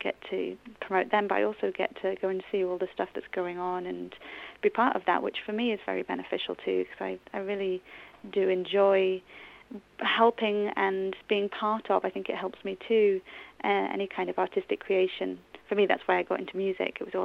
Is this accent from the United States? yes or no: no; Edale, East Midlands, United Kingdom; I'm from Edale, right at the top end. I enjoy Edale very much. I actually still go back on a very regular basis because my family's still in the Peak District.